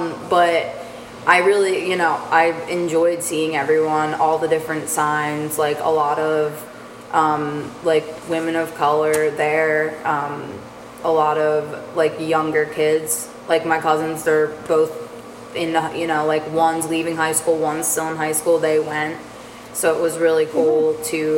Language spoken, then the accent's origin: English; Haddon Township, New Jersey, United States; Haddon Township.